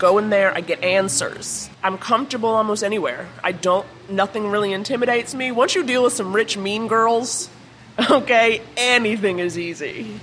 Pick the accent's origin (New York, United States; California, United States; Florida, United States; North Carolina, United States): New York, United States; New York City; growing up in New York and growing up in Harlem, but going to private school on the Upper East Side